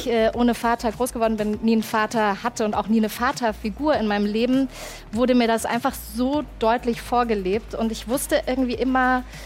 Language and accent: German; Erfurt, Thuringia, Germany; Meine Liebe, meine Heimatstadt, Erfurt. Wir sind beide aus Erfurt.